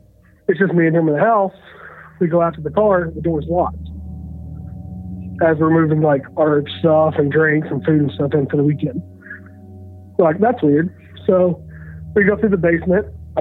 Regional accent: Tennessee, United States; now in Washington, United States; I'm from Tennessee, but I'm calling from DC area.

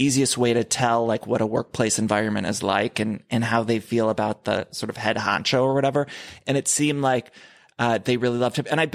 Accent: Ohio, United States; And specifically, I think about as a kid, I grew up in Ohio

